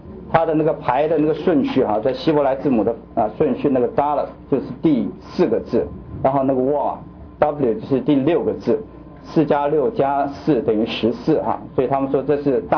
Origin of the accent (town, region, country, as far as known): China